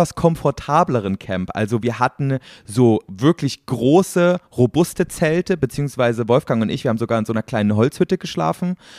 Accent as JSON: {"language": "German", "region": "East Germany", "country": "Germany", "said": "Ich komme aus Ostdeutschland, da gab es keine Wurfzelte, da gab es nur die mit den Heringen."}